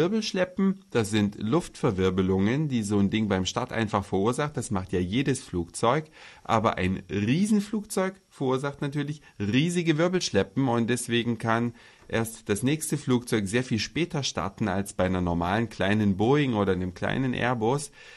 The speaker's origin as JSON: {"language": "German", "region": "Hamburg", "country": "Germany", "said": "so als Hamburger"}